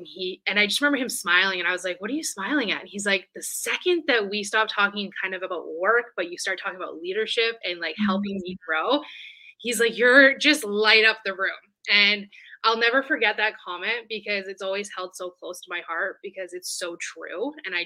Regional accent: Vancouver, British Columbia, Canada; I grew up over on the Lower Mainland, so in the Vancouver area.

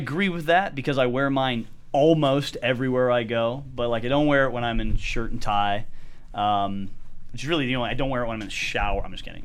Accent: Western US, United States; I grew up out here in the West where the sun is baking on you all the time out in the open

